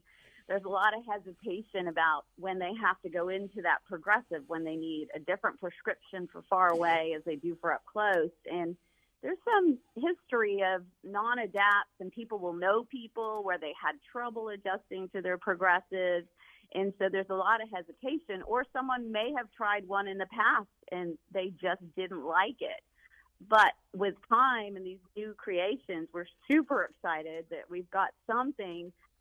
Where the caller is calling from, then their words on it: Destin, Florida, United States; Yes, I'm calling in from Destin this time at a conference here.